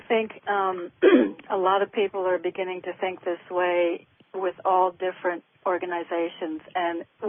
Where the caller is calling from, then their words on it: New Haven, Connecticut, United States; in Connecticut.